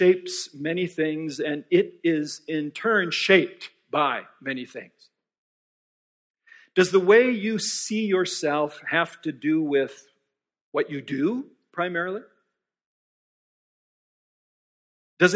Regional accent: Minneapolis, Minnesota, United States; My wife Kathy and I live in Circle Pines up near Blaine, and I hail from Minneapolis originally, so this is sort of home country for me.

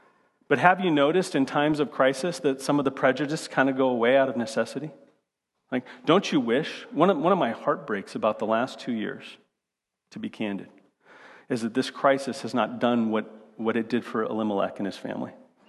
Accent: Phoenix, Arizona, United States; I grew up in Phoenix, Arizona. Right near the border, and we had a steady stream of people who were just like this in Arizona.

